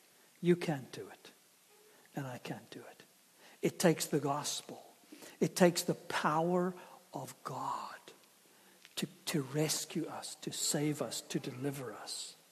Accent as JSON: {"language": "English", "country": "South Africa", "tie": "born or raised there", "said": "when I grew up in South Africa, one of the things that we like to do as kids, go along the ocean in the rock pools"}